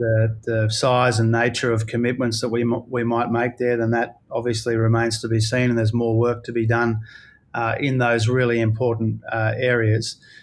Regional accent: Queensland, Australia; You know, in my home state of Queensland

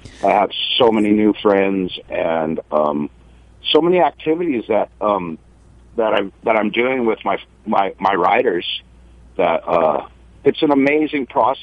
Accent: Hawaii, United States; So being born and raised in Hawaii and paddling canoes in my childhood

